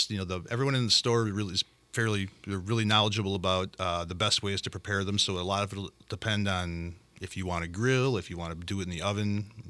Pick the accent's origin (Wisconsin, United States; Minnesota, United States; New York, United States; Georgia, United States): Wisconsin, United States; Fort Atkinson; now in San Diego, United States; I grew up in Wisconsin.